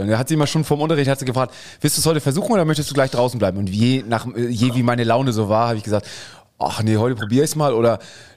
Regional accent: Friedrichstadt, Schleswig-Holstein, Germany; ich bin ja da oben im Norden aufgewachsen.

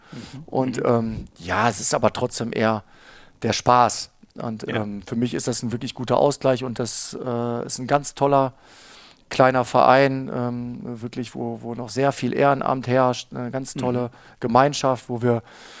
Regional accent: Büttgen, North Rhine-Westphalia, Germany; also born or lived in Neuss; Büttgen liegt quasi, um für dich einfach zu halten, ziemlich genau zwischen Düsseldorf und München-Gladbach

